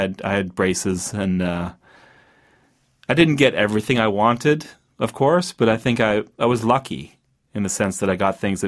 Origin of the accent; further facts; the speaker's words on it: Potomac, Maryland, United States; also born or lived in New York / Connecticut / Philadelphia; Well, I'm actually from Maryland, but I was born in New York. And my family moved to first Connecticut. I was a baby in New York, moved to Connecticut, then Philadelphia. But I grew up in Maryland.